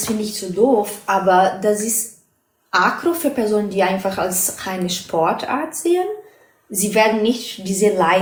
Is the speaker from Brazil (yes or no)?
yes; Brazil; German is a second language; also ich komme aus Brasilien, wie mhm, ich schon gesagt habe